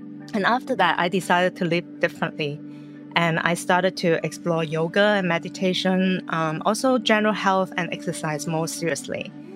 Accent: Hong Kong; moved away as an adult; So I grew up in Hong Kong, and then later on, you know, I went overseas for school

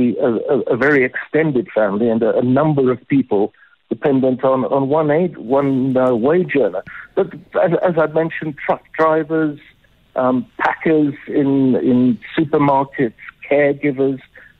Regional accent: South Africa; born there; moved away; also born or lived in United Kingdom / Hong Kong; I was born in South Africa, educated in the UK, and my first job was in Hong Kong.

